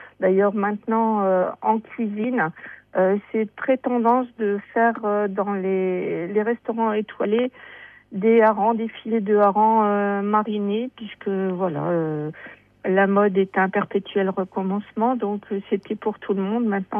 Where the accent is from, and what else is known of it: Seclin, Hauts-de-France, France; born there